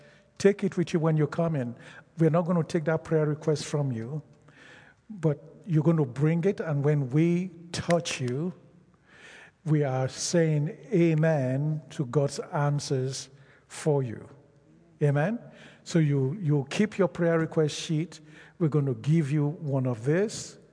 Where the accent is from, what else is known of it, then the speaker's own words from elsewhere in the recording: Nigeria; The first is the independence of Nigeria. And I am from Nigeria.